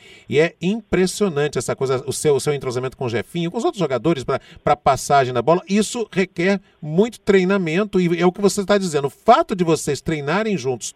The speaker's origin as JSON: {"language": "Portuguese", "region": "Rio de Janeiro", "country": "Brazil", "tie": "born there", "said": "Eu amarrava elástico no óculos para jogar bola no subúrbio em que eu nasci, no Rio de Janeiro."}